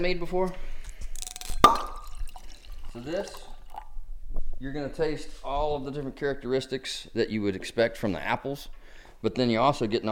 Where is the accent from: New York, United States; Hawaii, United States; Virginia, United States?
Virginia, United States; Highland; Where I grew up in Highland, Virginia, which borders Pendleton and Pocahontas, just about everybody had a cider barrel in their cellar.